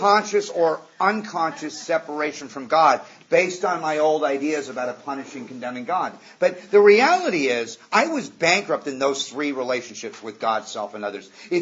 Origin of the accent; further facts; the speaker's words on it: Malibu, California, United States; I grew up in Malibu. I want a yacht and a Learjet.